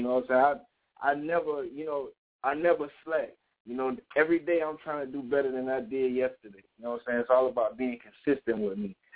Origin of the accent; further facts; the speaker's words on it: Hardeeville, South Carolina, United States; now in Fayetteville, United States; Well, right now I'm in Fayetteville, North Carolina, but I'm from Hardeeville, South Carolina. It's a little small little town.